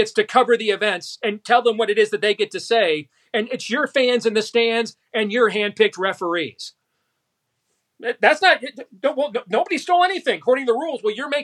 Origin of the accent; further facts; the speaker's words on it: Michigan, United States; pointing out what's happening in places like Antrim County, Michigan, my home state.